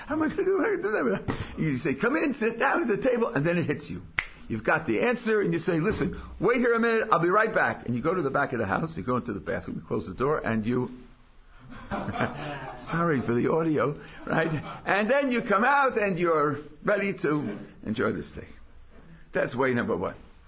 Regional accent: California, United States; I'm from California.

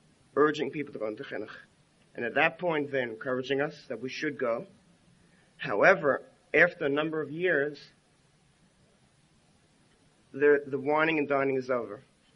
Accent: New York, United States; from New York, Breuer's.

